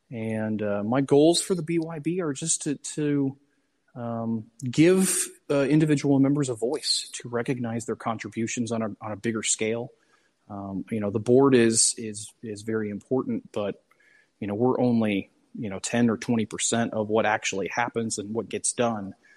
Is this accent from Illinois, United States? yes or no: no; Indiana, United States; now in Indianapolis, United States; came back to Indiana after I grew up in Northwest Indiana, went to school at DePauw, graduated, moved out to DC, came back after law school to Indianapolis